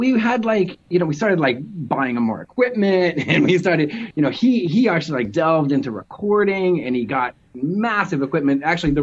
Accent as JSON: {"language": "English", "town": "Nashville", "region": "Tennessee", "country": "United States", "said": "I'm from Nashville and he's from Pennsylvania."}